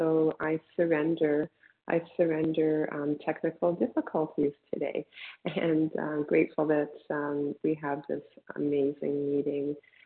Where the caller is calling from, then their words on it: Toronto, Ontario, Canada; from Toronto.